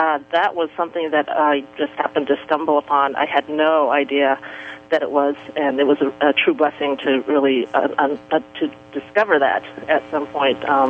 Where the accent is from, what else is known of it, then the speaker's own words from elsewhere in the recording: Toronto, Ontario, Canada; now in Hawaii, United States; Growing up in Toronto, Toronto was a very, very earth-friendly city, and there were a lot of parks and a lot of bike trails and a lot of nature surrounding us.